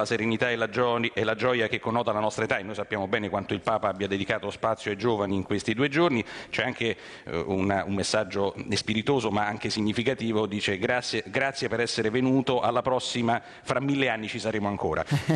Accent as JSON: {"language": "Italian", "town": "Rome", "region": "Lazio", "country": "Italy", "said": "e noi che siamo romani e quindi, come dire, invece siamo più abituati"}